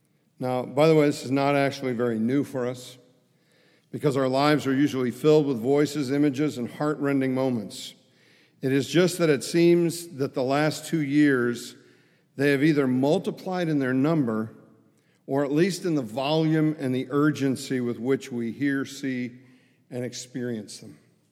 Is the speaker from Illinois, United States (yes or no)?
yes; Chicago, Illinois, United States; So and then on top of it, I'm from Chicago.